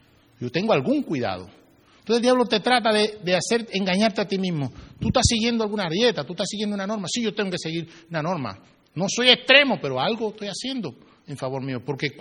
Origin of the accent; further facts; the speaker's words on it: Mexico; ¿Cómo habla una mexicana cuando se incomoda ahí en México? Mira, en mi país las mujeres cuando te van a ofender, te ofenden feo.